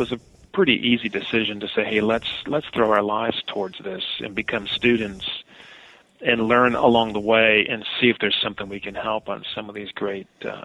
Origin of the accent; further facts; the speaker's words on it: Wisconsin, United States; we grew up in Wisconsin and really hadn't had much exposure internationally.